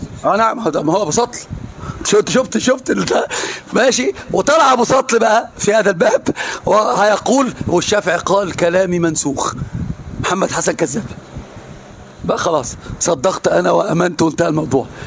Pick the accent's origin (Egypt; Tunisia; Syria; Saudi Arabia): Egypt; كنت أنا بكلم لغة عربية ما يعرفنيش أنا مصري، قلت له مصري